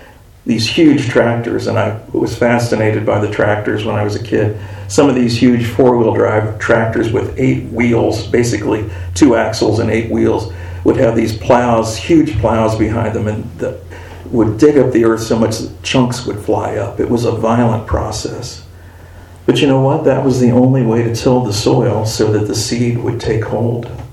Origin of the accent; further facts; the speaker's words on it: Ohio, United States; I did most of my growing up in Northwest Ohio, which is farm country